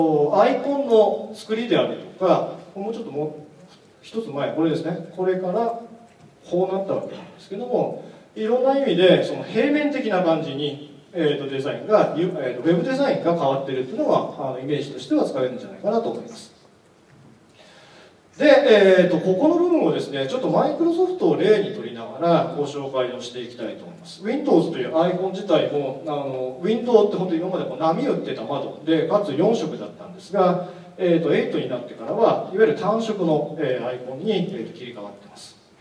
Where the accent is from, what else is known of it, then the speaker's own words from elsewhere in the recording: Gifu, Japan; 。今年の個人的なトピックはですね、5月に地元の岐阜でマラソン大会に出たんですが